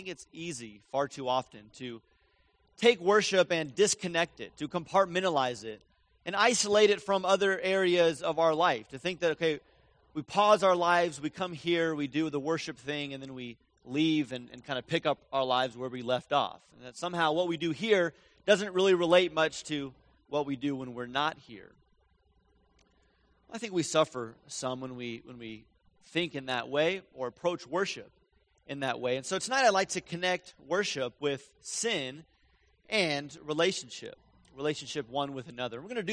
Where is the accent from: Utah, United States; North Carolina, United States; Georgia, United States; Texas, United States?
Georgia, United States; Atlanta; just a few hours from where I grew up in Atlanta.